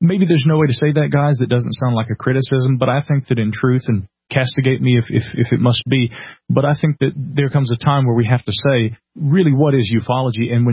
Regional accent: the South, United States; accent: southern; People hear my voice, and because, you know, I guess it's my southern accent or something, a lot of people think I'm in my 40s or 50s.

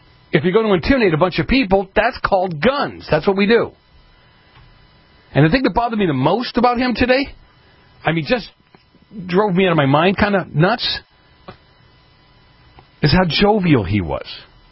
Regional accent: Boston, Massachusetts, United States; I grew up in Boston, and my joke has always been the Patriots couldn't win if the other team didn't show up, right?

